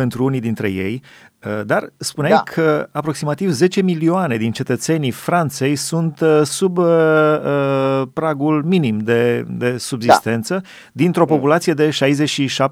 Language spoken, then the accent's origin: Romanian; Romania; Noi înghițim multe. Zic, noi înghițim multe ca români.